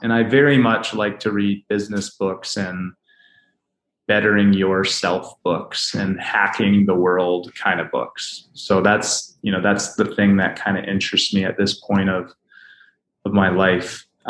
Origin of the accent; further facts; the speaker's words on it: Canada; as I said, I grew up in Canada, and there's a lot of beautiful things about both countries